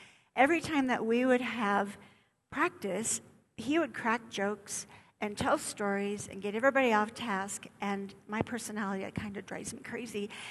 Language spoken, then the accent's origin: English; Minnesota, United States; I'm Scandinavian, and I grew up in Minnesota, and there's a saying, it's called Minnesota nice.